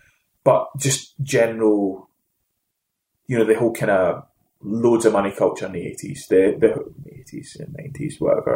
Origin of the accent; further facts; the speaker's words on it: Hamilton, Scotland, United Kingdom; So the interesting thing was that we came from Hamilton